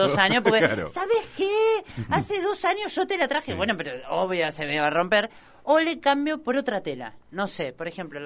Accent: Chubut, Argentina; born there; Yo nací en Chubut.

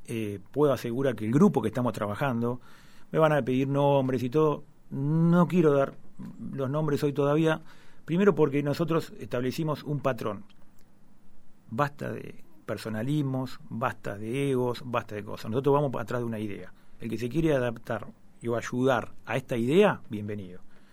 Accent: La Plata, Buenos Aires Province, Argentina; yo soy platense y amo la ciudad de La Plata.

